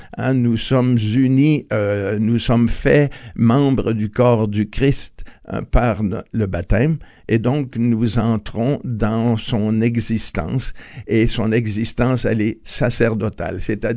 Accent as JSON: {"language": "French", "country": "Canada", "said": "Comme vous le savez, je suis canadien."}